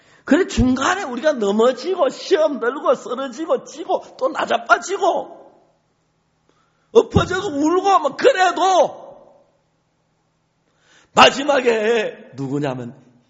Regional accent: Seonsan, North Gyeongsang, South Korea; 선산 저희 고향 앞에 낙동강으로 연결이 돼요. 저는 감천강가에서 어릴 때 다 목욕하러 왔어요.

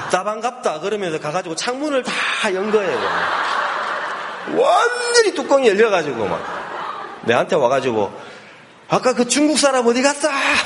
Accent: South Korea; 내가 한국 사람으로 태어나서 대한민국에 자라면서 김치 먹고 된장 먹고 이렇게 자랐기 때문에

